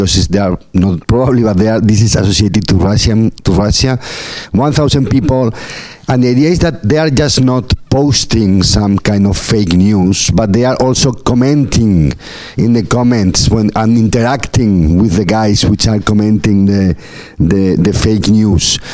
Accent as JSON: {"language": "English", "country": "Spain", "said": "I come from Spain. I'm doing a research stay here in Paris for 10 days"}